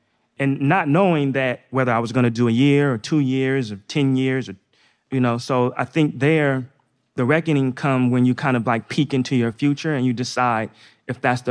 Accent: Northeast, United States; So I grew up in the Northeast. I played basketball just like all the other kids when I was young.

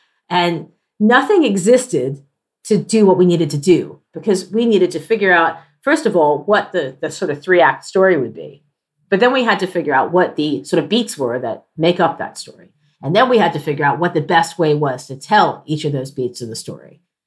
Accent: United States; now in United Kingdom; One of the things I've learned as an American over here is that you can actually get the government to fund creative R&D

